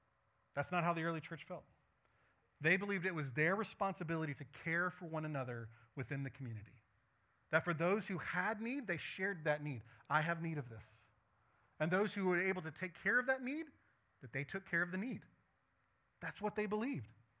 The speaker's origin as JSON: {"language": "English", "country": "United States", "said": "I am an American. I'm a Westerner. And I'm a product of that culture."}